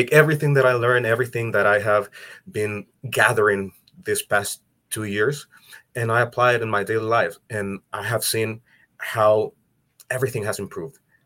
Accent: El Salvador; English is a second language; I'm from El Salvador. I'm located here in El Salvador, actually. And that's why I have an accent.

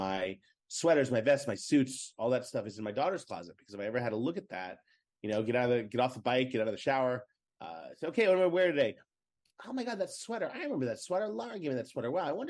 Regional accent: New York City, New York, United States; So growing up in the New York City public school system, I was diagnosed with something called sit down, you're disrupting the class.

